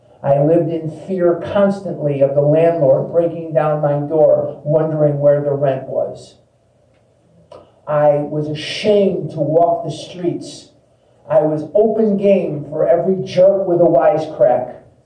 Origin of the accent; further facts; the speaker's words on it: Chicago, Illinois, United States; I couldn't understand why it couldn't be this, that I could get, I'm from Chicago. Who do I pay?